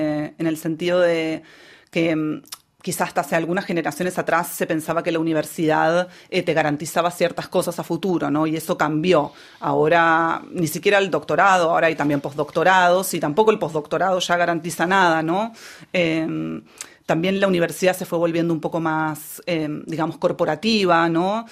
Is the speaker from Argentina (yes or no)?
yes; Argentina; Bueno, antes de ir yo ya era bastante, bueno, como muchos argentinos o como mucha gente, bastante fan de Inglaterra.